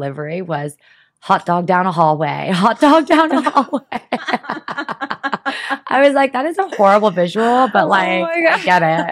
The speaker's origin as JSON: {"language": "English", "town": "Manhattan Beach", "region": "California", "country": "United States", "tie": "born or raised there", "also_born_or_lived": "San Diego", "said": "So I think everyone thinks I'm actually from San Diego, but I'm from Manhattan Beach originally."}